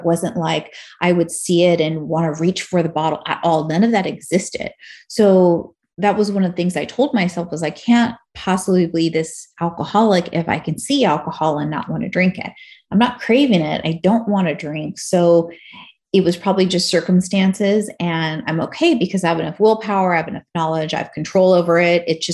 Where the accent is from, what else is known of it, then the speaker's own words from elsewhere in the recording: California, United States; now in Salt Lake City, United States; I'm initially from California. So I'm in Salt Lake City all by myself on Christmas.